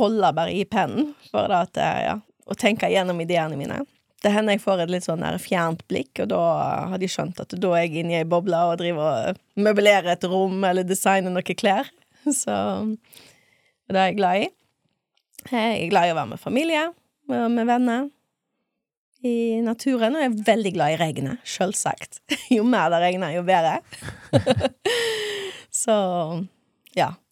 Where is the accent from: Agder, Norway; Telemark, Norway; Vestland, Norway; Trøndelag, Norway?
Vestland, Norway; Stord; Jeg er jo fra Stord, født og oppvokst her. Var jo mange år vekke, og så kom jeg hjem igjen